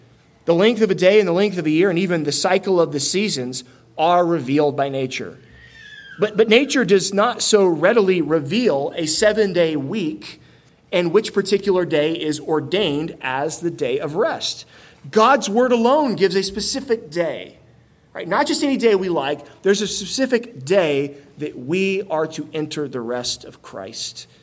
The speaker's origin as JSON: {"language": "English", "town": "Tallahassee", "region": "Florida", "country": "United States", "tie": "born or raised there", "said": "It used to drive me insane growing up in Tallahassee, Florida."}